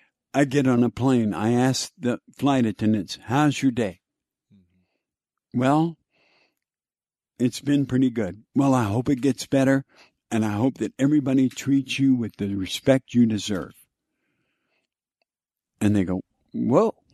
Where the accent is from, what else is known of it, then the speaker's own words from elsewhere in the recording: Texas, United States; because I grew up in Texas. So, you know, there's a bit of racism.